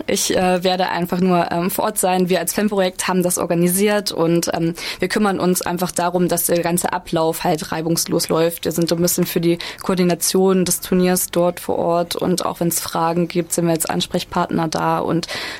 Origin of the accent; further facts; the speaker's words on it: Thuringia, Germany; also ich komme aus dem Eichsfeld